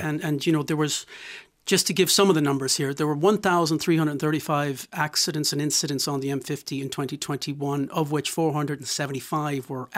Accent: Boston, Massachusetts, United States; I grew up in a car, you know, I grew up in Boston and the car was king.

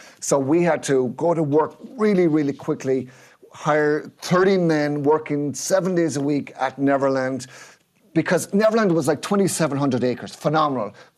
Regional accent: Athlone, Westmeath, Ireland; I told him I'm from Athlone.

